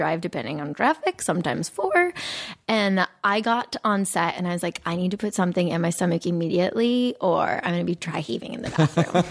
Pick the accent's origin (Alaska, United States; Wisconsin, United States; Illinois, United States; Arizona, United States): Arizona, United States; Phoenix; I grew up in Arizona.